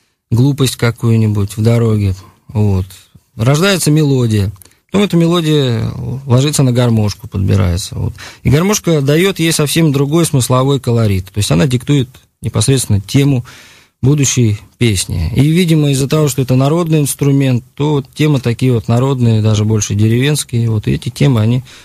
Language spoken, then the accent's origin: Russian; Saint Petersburg, Russia; born there; Хотя я родился в Ленинграде, и вот. Но лета проводил в Раковке, в Глинище, вот на родине отца, в Волгоградской области.